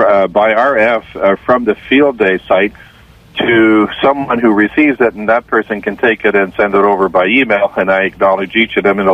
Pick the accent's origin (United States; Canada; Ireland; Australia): Canada; Ottawa, Ontario; Well, I'm between Ottawa and Montreal. I'm from Ottawa, but I live in the country, halfway between Ottawa and Montreal. So I'm at the eastern tip of Eastern Ontario.